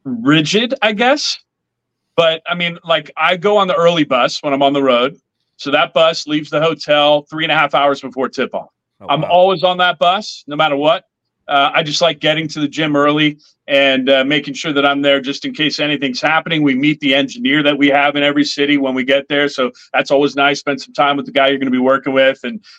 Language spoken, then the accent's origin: English; San Mateo, California, United States; San Mateo, California is the city that I grew up in. My parents still live. Went to San Mateo High School.